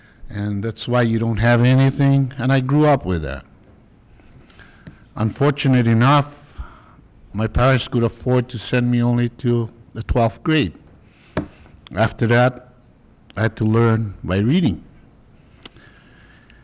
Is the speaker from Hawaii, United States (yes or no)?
yes; Niihau, Hawaii, United States; born there; I happen to be born on an island called Niihau, which is privately owned.